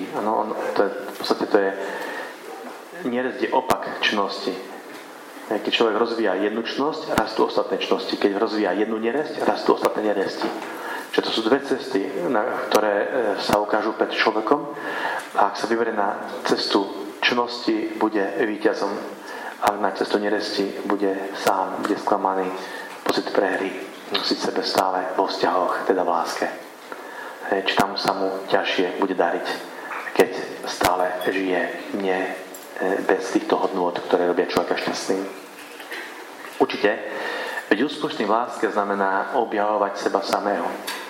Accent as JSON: {"language": "Slovak", "town": "Košice", "region": "Košice Region", "country": "Slovakia", "said": "pochádzam z Košic"}